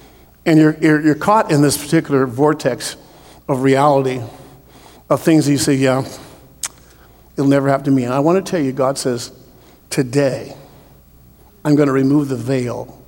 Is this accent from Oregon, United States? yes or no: yes; Portland, Oregon, United States; I'm a kid from Portland, Oregon, and if I make it down to Los Angeles, I'll do well.